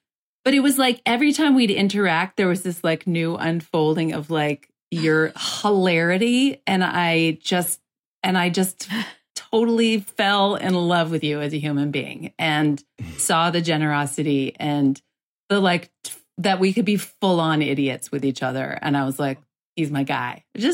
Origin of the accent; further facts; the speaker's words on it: Dedham, Massachusetts, United States; also born or lived in New York City; I believe I was living in New York City when I started playing, even though I was from Dedham, Mass.